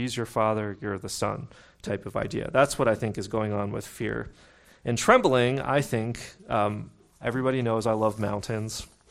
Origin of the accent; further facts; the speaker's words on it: Pittsburgh, Pennsylvania, United States; or where I grew up in Pittsburgh, the working class folks in Pittsburgh would say yins